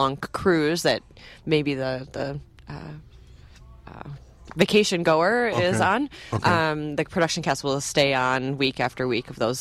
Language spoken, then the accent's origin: English; Sauk Prairie, Wisconsin, United States; also born or lived in Argentina; But it's great to be back in Sauk Prairie, my hometown.